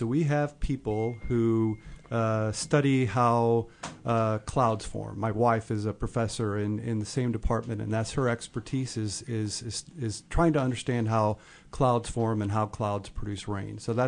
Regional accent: Belleville, Illinois, United States; Well, so first of all, I grew up in Illinois. I grew up in Belleville, so

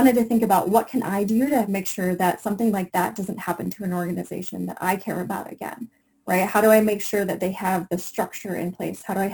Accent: Chicago, Illinois, United States; Like I said, my father is from India. I grew up in and around the Chicago, and came down here for my undergraduate program at the university.

